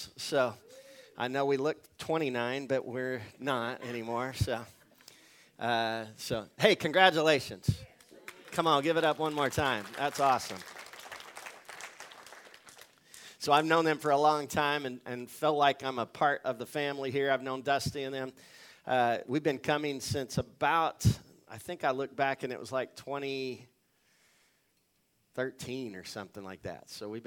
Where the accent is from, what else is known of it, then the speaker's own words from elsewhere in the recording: Laverne, Oklahoma, United States; I grew up in Laverne, Oklahoma, and so I'm out from this part of the country